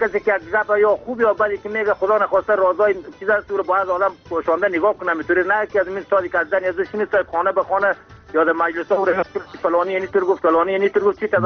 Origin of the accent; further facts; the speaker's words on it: Afghanistan; Persian is a second language; ما از افغانستان هستیم